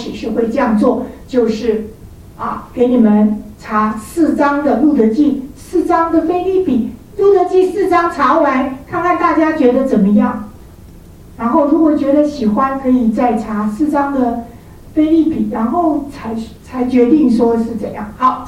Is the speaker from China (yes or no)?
no; Taiwan; 没有，只有我一个，还有后面的幺姐妹，我是台湾长大啊。